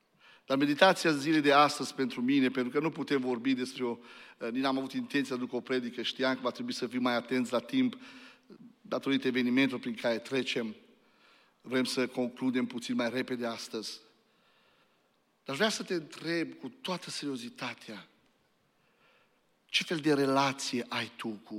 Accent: Romania; Pentru mine, sigur, ca român, rămâne în continuare

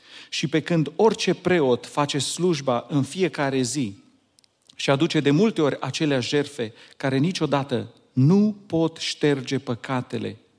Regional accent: Rădăuți, Suceava County, Romania; Mi-aduc aminte de când eram copil, am crescut în Rădăuți, în Bucovina

